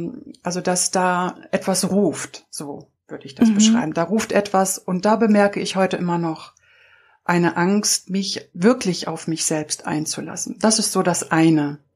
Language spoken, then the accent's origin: German; East Germany, Germany; now in Hamburg, Germany; Ich komme ja aus der DDR und dann war nach der Wende eh alles spannend. Ich lebte dann in Hamburg